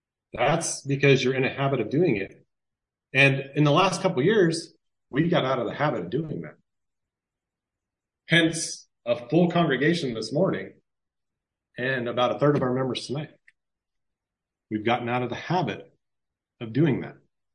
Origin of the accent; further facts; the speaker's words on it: Anchorage, Alaska, United States; I learned in Sunday school when I was growing up in Anchorage